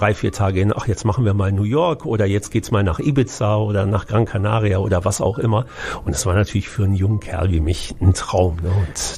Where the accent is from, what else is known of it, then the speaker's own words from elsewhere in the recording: Düsseldorf, North Rhine-Westphalia, Germany; Ja, also ich bin in Düsseldorf geboren, in dem Stadtteil Unterrath, der am Flughafen war.